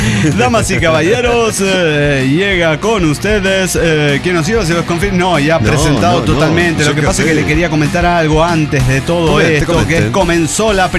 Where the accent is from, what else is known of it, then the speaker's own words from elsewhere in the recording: Pucallpa, Ucayali, Peru; now in Tacna, Peru; de Pucallpa, Perú, residente en Tacna.